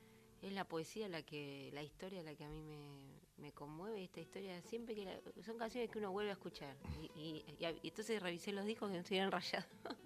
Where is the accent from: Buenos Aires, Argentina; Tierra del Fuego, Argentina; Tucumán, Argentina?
Buenos Aires, Argentina; Soy porteña, sí.